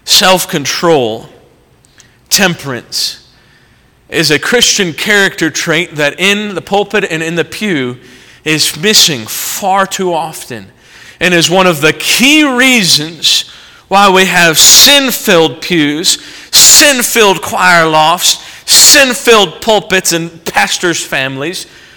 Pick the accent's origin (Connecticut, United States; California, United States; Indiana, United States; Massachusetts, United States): Indiana, United States; We had camp a little bit differently when I grew up in Indiana, and I loved it.